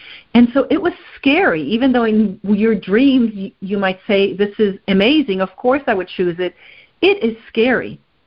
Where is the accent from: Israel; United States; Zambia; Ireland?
Israel; I was 18 years old. I just finished high school, and I was born and raised in Israel